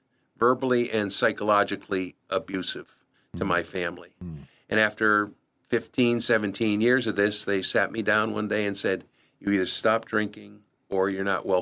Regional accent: Milford, United States; That's where I grew up, in Milford.

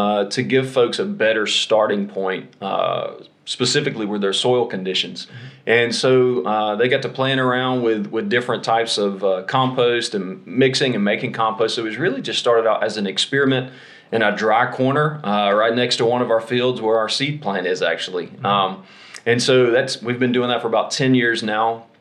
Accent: Perry, Georgia, United States; I'm actually from Middle Georgia, a small town called Perry, Georgia, which is right in the middle of Georgia, which is in the southeast part of the United States.

